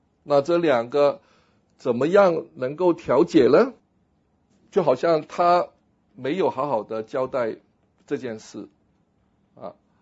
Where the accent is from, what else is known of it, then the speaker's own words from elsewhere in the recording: United States; 我们美国人最喜欢奢侈的嘛